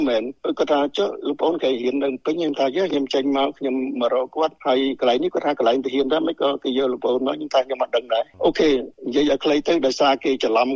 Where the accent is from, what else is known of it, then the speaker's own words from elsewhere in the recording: Kampong Cham, Cambodia; ខ្ញុំកើតនៅក្នុងប្រទេសទៀតខ្ញុំក្រោបក្នុងប្រទេសនៅខេត្តកំពង់ចាម